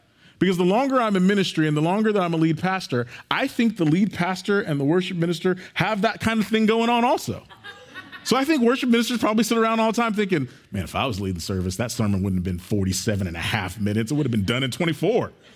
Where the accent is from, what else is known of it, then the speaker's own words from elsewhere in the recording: Moore, Oklahoma, United States; And then we were going to a kind of a small country suburban church in Moore, which is my hometown.